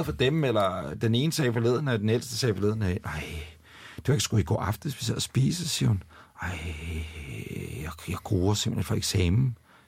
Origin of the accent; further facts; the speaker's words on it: Ølstykke, Capital Region of Denmark, Denmark; Nu bor vi så også i en storby, ikke? Der er nok forskel på, at ude i Ølstykke, hvor jeg kommer fra